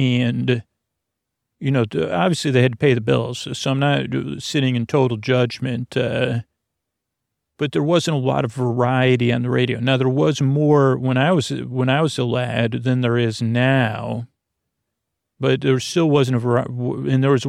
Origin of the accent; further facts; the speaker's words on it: Syracuse, New York, United States; well, let's go through the dial of a kid when I was growing up in Syracuse.